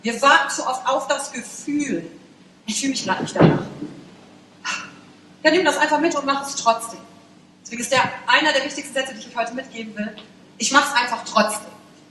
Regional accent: Wülfrath, North Rhine-Westphalia, Germany; born there; Ich bin geboren in Wülfrath. Kennt das jemand? Ach, geil. Es liegt bei Mettmann, bei Wuppertal, bei Düsseldorf. Kennt das jemand, Düsseldorf? Auch wenn nur diese Seite. 1981 bin ich geboren

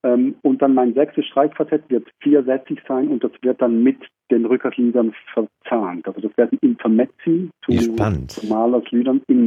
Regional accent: Switzerland; aber ich bin auch in der Schweiz aufgewachsen

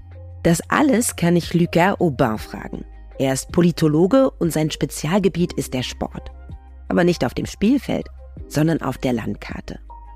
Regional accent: East Germany, Germany; born there; Ich bin in der DDR geboren.

